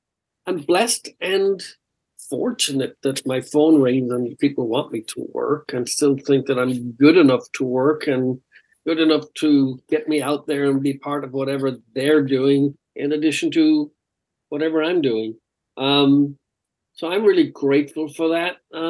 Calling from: Los Angeles, California, United States; I am in Los Angeles, California.

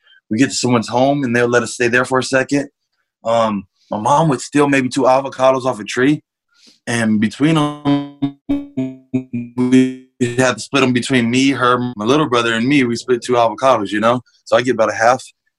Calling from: Rialto, California, United States; I'm right now, I'm in Rialto, you know what I mean? But San Bernardino, as most niggas know it, you know what I mean? We in the slums of the slums. I'm in the hood.

